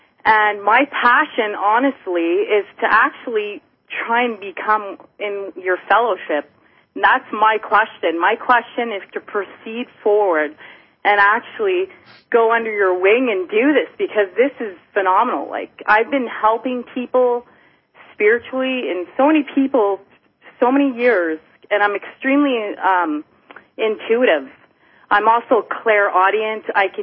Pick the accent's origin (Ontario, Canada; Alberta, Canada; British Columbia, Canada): Ontario, Canada; Ottawa; I'm calling from the capital of Canada. I'm from Ottawa.